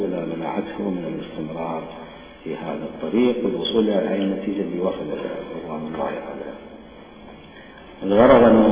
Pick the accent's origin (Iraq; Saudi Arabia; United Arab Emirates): Iraq; مهمة ومصيرية بالنسبة لنا كعراقيين نعيش في هذا البلد